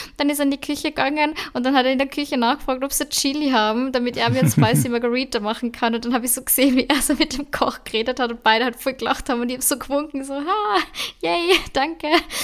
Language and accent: German; Salzburg, Austria; weil meine Eltern haben ja damals ein Restaurant gehabt in Salzburg und ich bin ja eigentlich so in der Gastro aufgewachsen